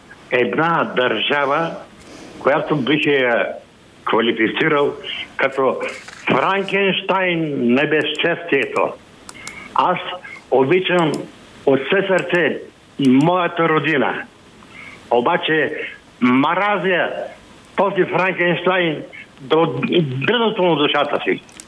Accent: Sofia, Sofia City, Bulgaria; от София съм.

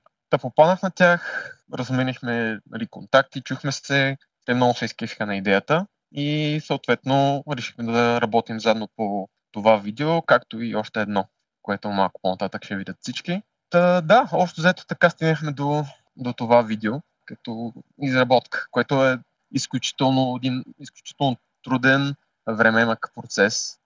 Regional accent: Burgas, Burgas Province, Bulgaria; Ние с него се познаваме доста време, тъй като и двамата сме от Бургас, в мини среди и компании сме били.

